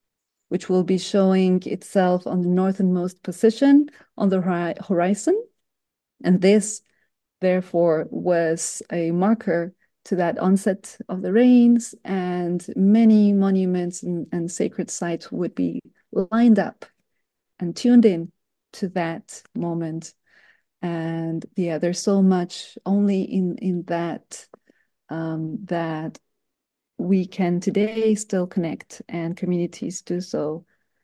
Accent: Gran Canaria, Canary Islands, Spain; English is a second language; now in Chile; Okay, so I was born from Chilean parents, raised in Gran Canaria in the Canary Islands.

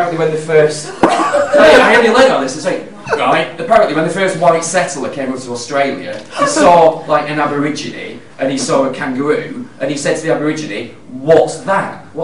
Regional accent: Manchester, North West England, United Kingdom; I'm from Manchester

